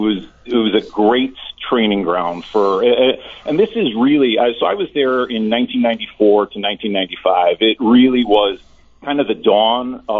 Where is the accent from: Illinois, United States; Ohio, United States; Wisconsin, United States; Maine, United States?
Illinois, United States; Chicago; also born or lived in Atlanta; Born and raised in Rogers Park. Lived in Rogers Park until I was about 40 years old.